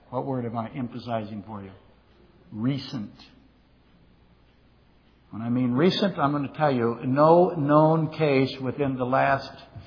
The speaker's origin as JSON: {"language": "English", "town": "Poplar Bluff", "region": "Missouri", "country": "United States", "tie": "born or raised there", "said": "I was raised in Poplar Bluff, Missouri as a small child."}